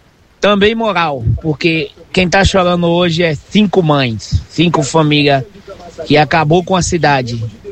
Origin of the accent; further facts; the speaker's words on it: Nova Fátima, Brazil; Eu sou de Nova Fátima, sou ouvinte assíduo do programa de vocês todos os dias. Eu sou dessa cidade.